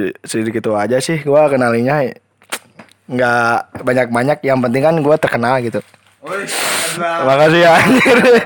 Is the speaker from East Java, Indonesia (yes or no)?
no; Purwakarta, West Java, Indonesia; Ya, ya jadi gua asli Purwakarta sih. Soalnya gua lahir di sini, tapi gua keturunan Jawa, jadi gua Jasun. Jadi ya gua gimana ya? Asli mana nih? Asli Purwakarta tapi keturunan Jawa, jadi Jasun.